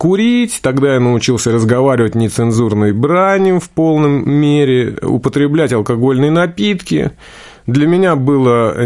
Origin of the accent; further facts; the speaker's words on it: Moscow, Russia; Да, мы москвичи.